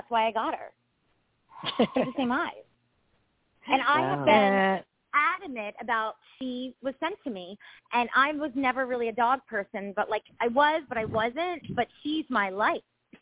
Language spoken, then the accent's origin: English; Toms River, New Jersey, United States; So I live in Avon, Avon by the Sea now, which is by Asbury Park. I grew up in Toms River, though, my whole life.